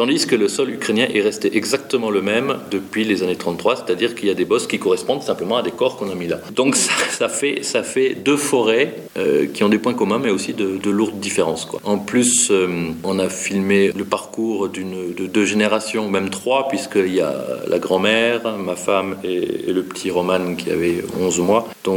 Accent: Grand Est, France; comme moi dans ma région d'origine, l'Alsace-Lorraine

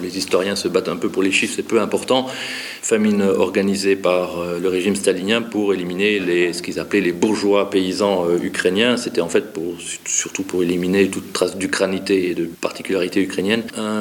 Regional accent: Grand Est, France; comme moi dans ma région d'origine, l'Alsace-Lorraine

